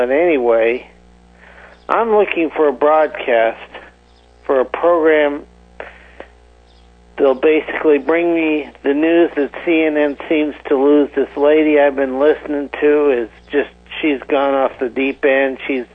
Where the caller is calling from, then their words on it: California, United States; from California.